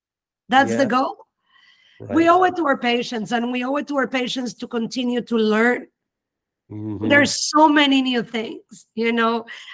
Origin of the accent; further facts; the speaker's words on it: Panama; also born or lived in Houston, United States / New Orleans, United States; now in Miami, United States; We are a family of mutts. So I was born in Houston, grew up in Panama. My soul is in New Orleans and I live in Miami.